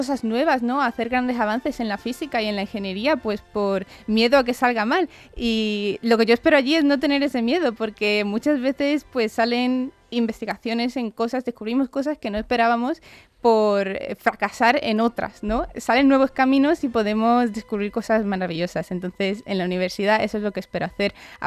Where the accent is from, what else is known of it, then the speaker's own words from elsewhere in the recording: Andalusia, Spain; ha sido aquí en mi tierra, en Andalucía